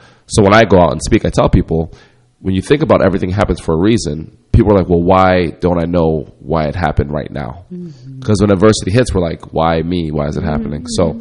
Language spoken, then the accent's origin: English; Rockaway, New Jersey, United States; also born or lived in Passaic, United States; Because we moved from Passaic, New Jersey, which was inner city, to Rockaway, New Jersey, which was not inner city, and there's no sidewalks.